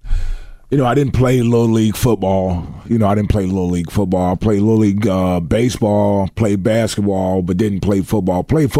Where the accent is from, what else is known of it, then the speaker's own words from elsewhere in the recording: Jacksonville, North Carolina, United States; born there; Jacksonville, North Carolina. My father was in the Marines, so I was born on the Naval Base Camp Lejeune in Jacksonville, North Carolina.